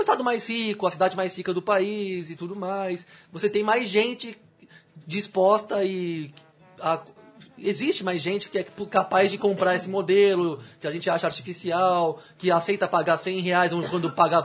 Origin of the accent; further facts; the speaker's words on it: Teresina, Piauí, Brazil; born there; now in Fortaleza, Brazil; Fortaleza, nasci em Teresina.